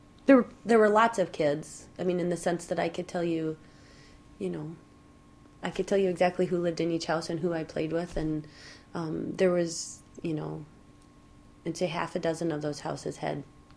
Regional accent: Fargo, North Dakota, United States; also born or lived in Montana; I was raised in Fargo, North Dakota. I should probably point that out. So I was born in Montana, but raised in Fargo when I was four.

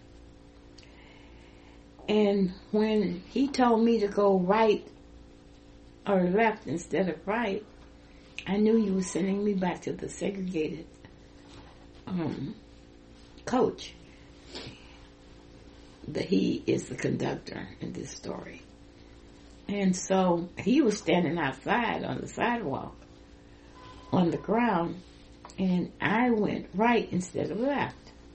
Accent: Tulsa, Oklahoma, United States; I grew up in Tulsa, Oklahoma. In Oklahoma City, I was born in Oklahoma City and grew up in Tulsa.

